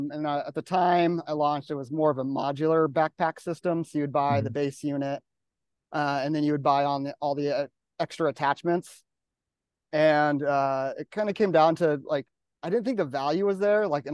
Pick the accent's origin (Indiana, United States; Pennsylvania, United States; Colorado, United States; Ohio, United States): Colorado, United States; Growing up in Colorado, I was always camping, skiing, hiking